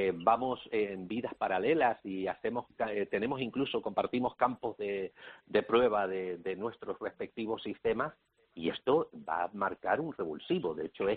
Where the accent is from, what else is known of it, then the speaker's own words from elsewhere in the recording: Canary Islands, Spain; moved away; yo como canario que ha vivido tantos años fuera de su tierra